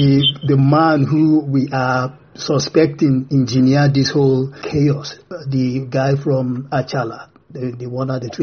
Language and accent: English; Nigeria; I'm from Nigeria, so I think I have a sense of what has happened.